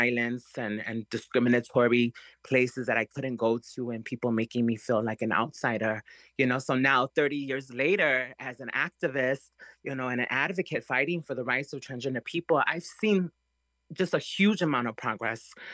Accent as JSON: {"language": "English", "town": "Chicago", "region": "Illinois", "country": "United States", "tie": "born or raised there", "said": "You know, I grew up in Chicago, through Pilsen, through Cicero and Little Village, and the community around was very judgmental"}